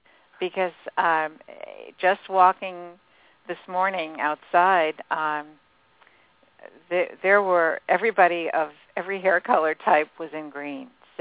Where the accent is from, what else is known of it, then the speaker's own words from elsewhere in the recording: New Jersey, United States; I grew up in New Jersey and started out with a real love of handwork.